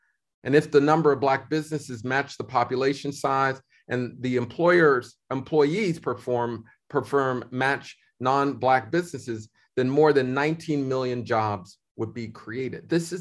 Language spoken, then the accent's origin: English; Pittsburgh, Pennsylvania, United States; You can go to my hometown of Pittsburgh.